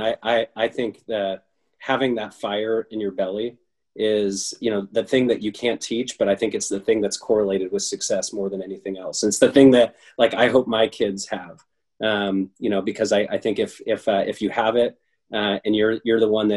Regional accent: Colorado, United States; I'm from Colorado, and, you know, by circumstance, I'm a Broncos fan.

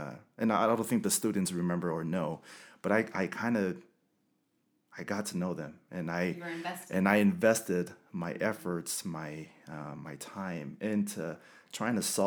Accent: Carson, California, United States; It reminded me of where I come from. I'm originally from Los Angeles, Carson, California, and I love where I'm from.

